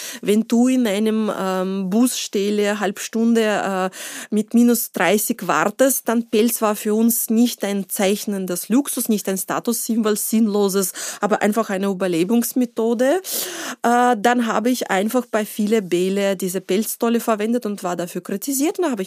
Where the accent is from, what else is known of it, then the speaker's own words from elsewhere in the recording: Austria; now in Germany; Und neben der zwei gegen zwei Deutschen in Deutschland als Österreicherin gewesen.